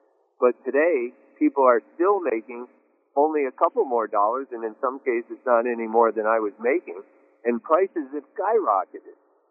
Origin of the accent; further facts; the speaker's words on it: Vermont, United States; I grew up in Vermont